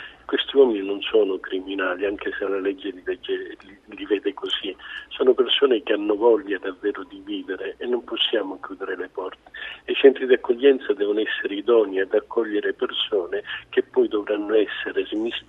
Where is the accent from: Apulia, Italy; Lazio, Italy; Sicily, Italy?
Sicily, Italy; Agrigento; nella mia terra succedono queste cose. Sono agrigentino